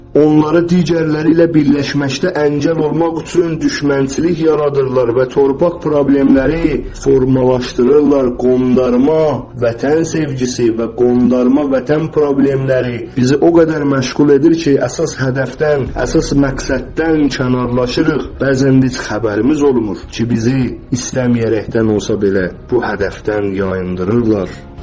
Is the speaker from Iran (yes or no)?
no; Baku, Azerbaijan; Mənim babam Zəngilanlı olduğu halda mən də Bakılıyam və şəhər uşağıyam.